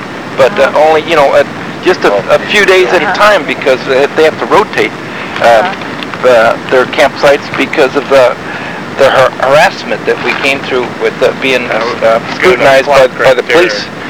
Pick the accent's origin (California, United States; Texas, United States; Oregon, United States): California, United States; Santa Barbara; born there; And I was born in Santa Barbara in 1943.